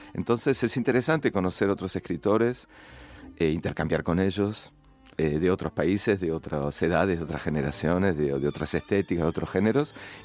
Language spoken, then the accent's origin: Spanish; Buenos Aires, Argentina; also born or lived in Madrid / Paris; previo a estos tres lugares de nómade, crecí y viví en Buenos Aires, soy de la ciudad de Buenos Aires, soy porteño, como se dice.